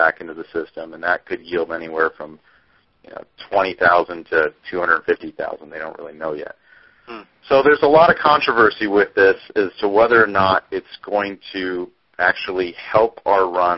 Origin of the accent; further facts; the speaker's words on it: Wisconsin, United States; moved away; also born or lived in Michigan; Well, I grew up in Wisconsin, and I spent 6 years in the Great Lakes guiding. I spent a couple years in Wisconsin when I first started, and then I moved over to northwest Michigan